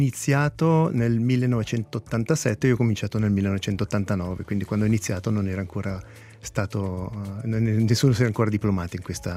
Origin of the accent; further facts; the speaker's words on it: Gordolo, Ticino, Switzerland; io sono cresciuto a Gordolo, quindi sono un Verzasca d'infora, no?